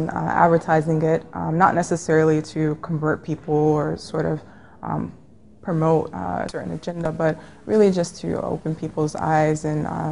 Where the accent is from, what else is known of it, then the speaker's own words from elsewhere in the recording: New Jersey, United States; I also lived in my hometown, New Jersey, when I was teaching as an Islamic school teacher there.